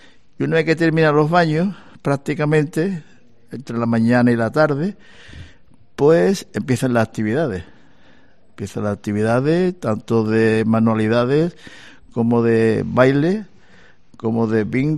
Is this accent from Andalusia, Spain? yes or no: yes; Puerto Real, Andalusia, Spain; Yo vengo del sur de España, concretamente de Puerto Real, Cádiz.